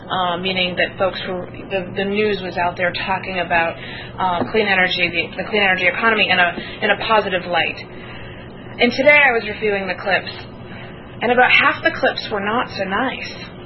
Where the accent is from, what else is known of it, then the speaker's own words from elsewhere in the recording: Bryant Pond, Maine, United States; And back in my hometown in Bryant Pond, they are considering a small wind turbine farm, which is only 3 turbines